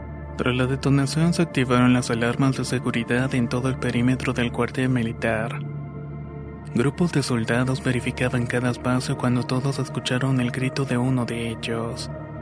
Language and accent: Spanish; Loja, Ecuador; Por mi edad, cuando era el año 2017, me alisté para prestar el servicio militar en mi país, Ecuador, específicamente en la ciudad de Loja.